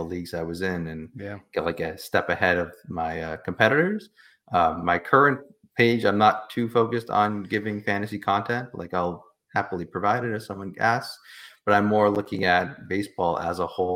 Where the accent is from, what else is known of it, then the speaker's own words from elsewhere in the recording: Toronto, Ontario, Canada; Growing up, I'm from Toronto.